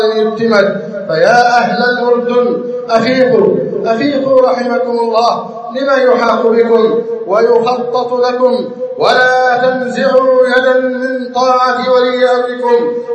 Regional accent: Egypt

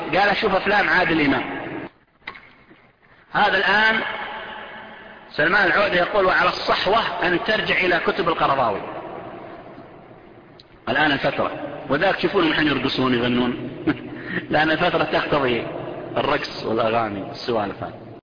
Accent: Saudi Arabia; والقرضاوي انتشر عندنا في السعودية

